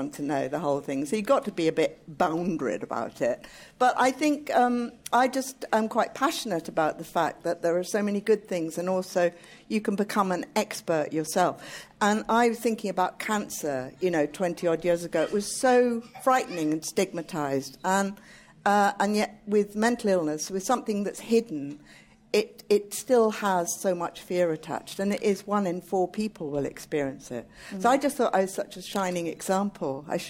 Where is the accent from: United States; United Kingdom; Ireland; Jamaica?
United Kingdom; Sidcup, London; And I was brought up in Sidcup, so I'm a very polite person.